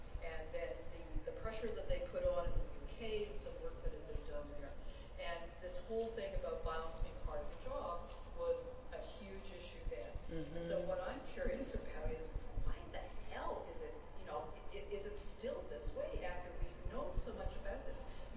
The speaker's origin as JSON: {"language": "English", "country": "Canada", "said": "I'm from the Canadian side of the border"}